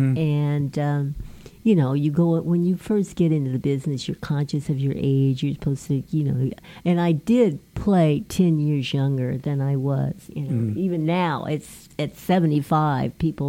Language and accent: English; San Diego, California, United States; because I grew up in San Diego, we'd been to Tijuana.